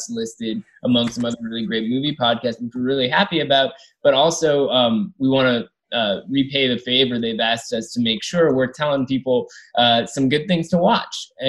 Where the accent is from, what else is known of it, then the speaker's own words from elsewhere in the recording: Seattle, Washington, United States; I'm from Seattle.